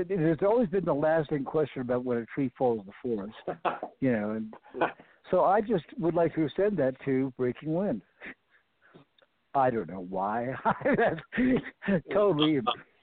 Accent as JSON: {"language": "English", "region": "Florida", "country": "United States", "tie": "born or raised there", "said": "when I was growing up in the East, in Florida is where I grew up"}